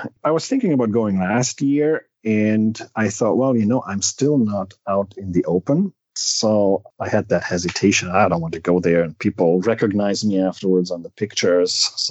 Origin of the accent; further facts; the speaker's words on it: Germany; English is a second language; moved away as an adult; now in United States; And I'm from Germany originally, but I moved to the U.S. over 23 years ago for grad school.